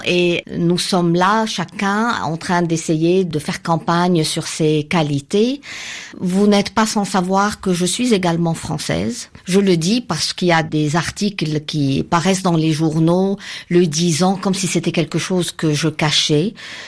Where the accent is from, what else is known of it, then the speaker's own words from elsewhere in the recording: Lebanon; Je suis une Libanaise et le Liban est un pays du monde arabe